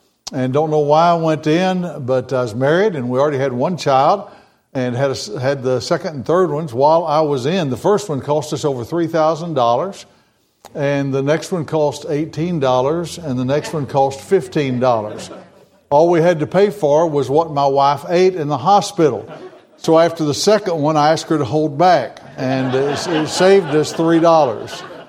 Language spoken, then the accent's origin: English; Rockwall, Texas, United States; now in Missouri, United States; By the way, I am Texan. You don't have to sort of adopt me. I was Texas born, Texas bred. When I die, I'll be Texas dead. Amen. I'm a missionary now in Missouri, but I am a Texan. I was born right over here in Rockwall